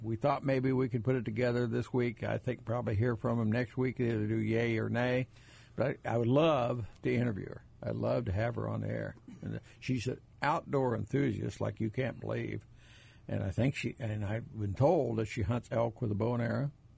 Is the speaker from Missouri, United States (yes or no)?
yes; Missouri, United States; Well, I'm from Northwest Missouri. Walk 3 miles, you'll never see 12 roosters.